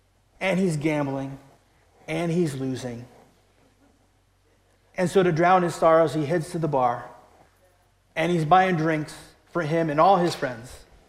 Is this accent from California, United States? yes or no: yes; Daly City, California, United States; He got to go to a wrestling match with my dad at the Cow Palace in San Francisco. It's actually DC, my hometown.